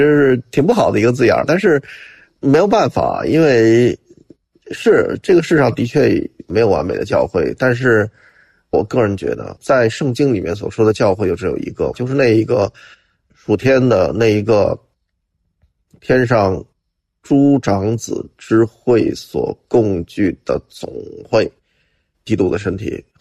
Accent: China; 就是我们中国人总有各种的文化传统上一些糟粕的东西

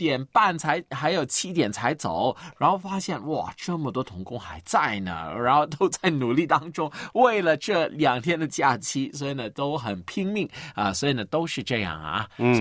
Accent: Hong Kong; 我待会儿下班也回去我的家乡，就是回香港。

